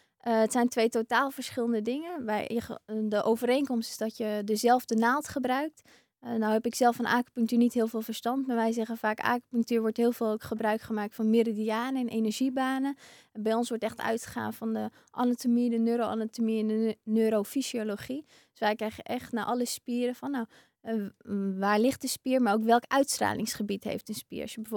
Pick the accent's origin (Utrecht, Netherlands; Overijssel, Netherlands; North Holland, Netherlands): North Holland, Netherlands; Amsterdam; daarbij, we komen uit Amsterdam.